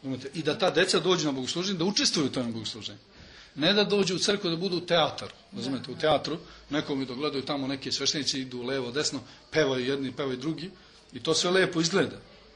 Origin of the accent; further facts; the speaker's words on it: Čurug, Vojvodina, Serbia; also born or lived in Germany; tamo sam odrastao u Vojvodini, u Čurugu, znači jedno mesto pored Novog Sada